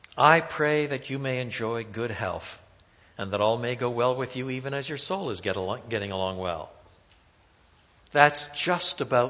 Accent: Quebec, Canada; also born or lived in Europe; Because I was brought up in French Canada, I lived through the times of pretty brutal oppression in the early 50s when I was just a little gaffer.

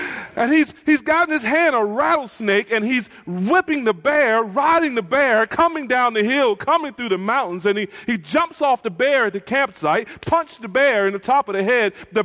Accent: North Carolina, United States; I'm from North Carolina originally, not far from the mountains. In the mountains of North Carolina is still a storytelling culture.

